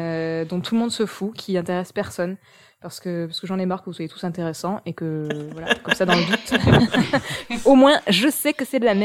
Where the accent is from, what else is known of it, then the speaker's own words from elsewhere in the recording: France; Et donc, bah, nous, en tant que Français, je pense qu'on est tous d'accord, on aime manger.